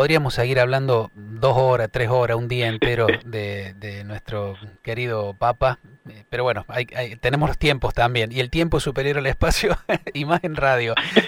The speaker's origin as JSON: {"language": "Spanish", "country": "Argentina", "said": "nosotros como argentinos"}